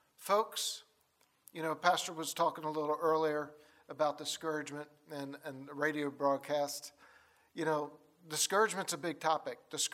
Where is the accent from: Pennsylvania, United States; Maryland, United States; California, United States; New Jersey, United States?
Maryland, United States; Baltimore; I grew up in Baltimore, Maryland. All my kin is from rural West Virginia. But after my mom and dad married, they moved to Baltimore for 43 years. That's Catholic territory.